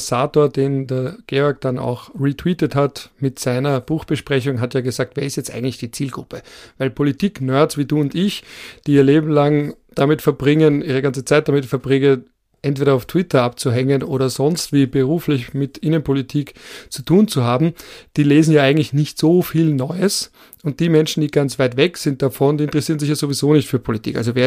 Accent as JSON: {"language": "German", "region": "Vienna", "country": "Austria", "said": "ich als Wiener Prolo habe nicht gewusst, wie wichtig die Militärmusik ist."}